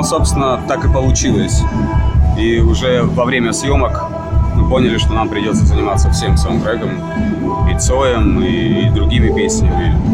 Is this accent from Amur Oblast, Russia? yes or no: no; Taganrog, Rostov Oblast, Russia; ребята, я из Таганрога, и старшие ребята, они играли на гитарах